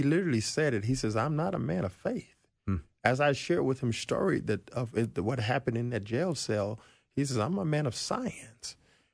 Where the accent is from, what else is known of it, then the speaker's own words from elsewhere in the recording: Arkansas, United States; I grew up in Arkansas, you know, so we rode horses early.